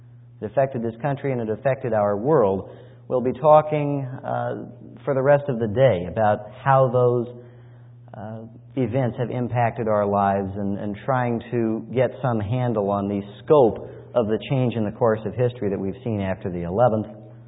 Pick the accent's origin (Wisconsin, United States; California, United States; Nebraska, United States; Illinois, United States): California, United States; Los Angeles; Slowly that big 757 lifted into the air on its way for the five-hour flight from Washington, D.C. to my hometown of Los Angeles, California.